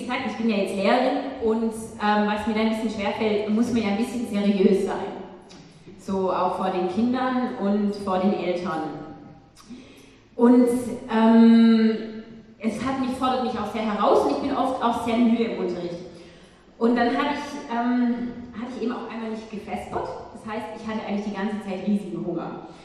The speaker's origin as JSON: {"language": "German", "town": "Endingen", "region": "Baden-Württemberg", "country": "Germany", "tie": "born or raised there", "lives_now": "Heilbronn, Germany", "said": "ich bin hier in Endingen geboren, auch hier aufgewachsen"}